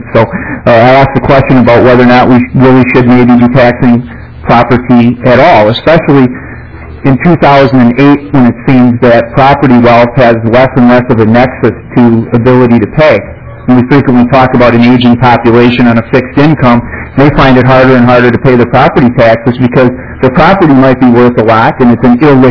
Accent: Roseville, Minnesota, United States; Just up the street in Roseville, Madam Chair. As a matter of fact, I was neighbors growing up with Mindy Greiling, who lives over on Woodbridge Street, and I'm on Grandview there. So right up there in Roseville.

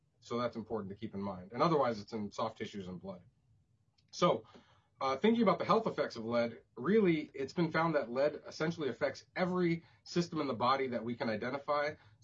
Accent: Minneapolis, Minnesota, United States; In particular, I'm African-American. I grew up in North Minneapolis, and I'm a current resident of Northeast Minneapolis near the Lowry Bridge, notably a very industrial area.

